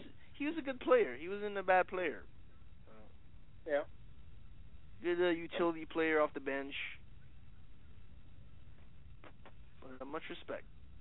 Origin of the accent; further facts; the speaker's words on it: Brooklyn, New York, United States; Hey, although I live in Brooklyn and I've been born and raised in Brooklyn, I'm going to be a Knicks fan because, come on.